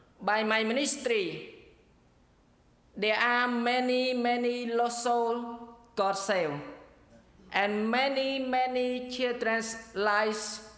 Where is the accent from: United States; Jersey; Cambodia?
Cambodia; I am from Cambodia. I am a pastor of San Sok Baptist Church, Phnom Penh, Cambodia.